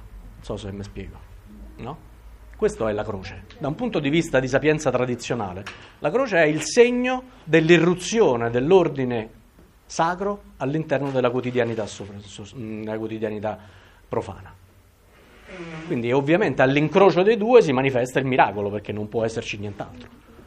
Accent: Rome, Lazio, Italy; per quanto mi dolga dirlo, essendo io romano

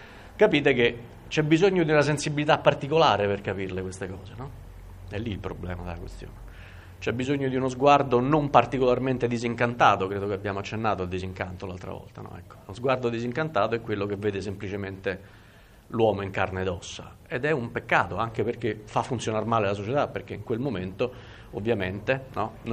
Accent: Rome, Lazio, Italy; Saprete che io sono romano, sono abbastanza fiero di essere romano, quindi ogni tanto indulgo.

